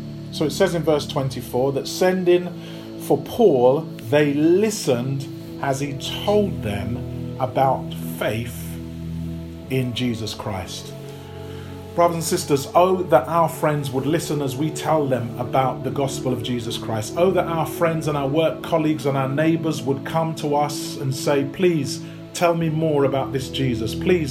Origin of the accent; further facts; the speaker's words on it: Peckham, London, United Kingdom; also born or lived in Camberwell; I was born in Peckham, or at least Camberwell on the border of Peckham, lived in Peckham as a youngster, so, and I love Peckham.